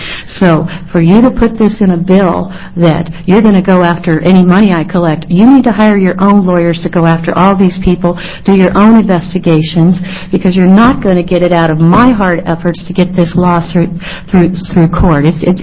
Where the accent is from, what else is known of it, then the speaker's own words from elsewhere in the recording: Oregon City, Oregon, United States; I'm from Oregon City, Oregon, Clackamas County.